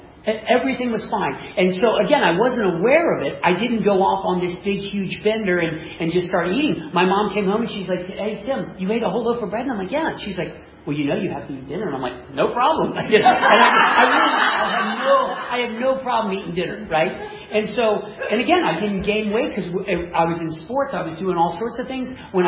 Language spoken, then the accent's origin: English; Midwest, United States; I grew up in the Midwest. I did not grow up as a heavy kid, although I ate big. We grew up on a working piece of property.